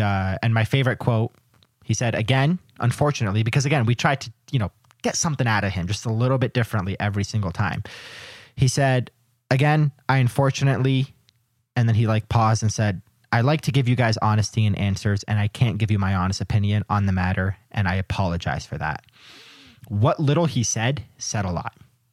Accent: Canada; I am Canadian, so it's fun to make fun of the accent sometimes.

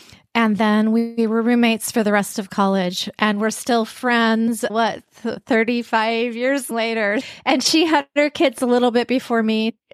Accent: Vancouver, British Columbia, Canada; So I grew up in Vancouver, BC.

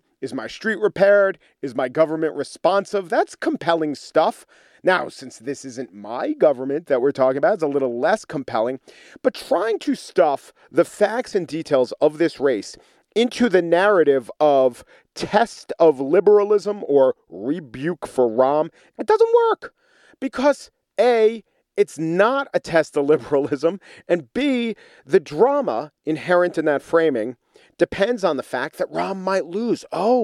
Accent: New York, United States; because the New York Times, my hometown newspaper, has been covering this race like I actually get a vote, but I don't.

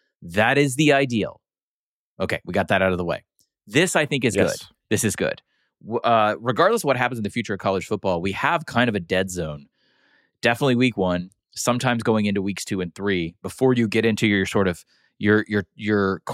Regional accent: Georgia, United States; I'm not going to go against my home state of Georgia here in Atlanta.

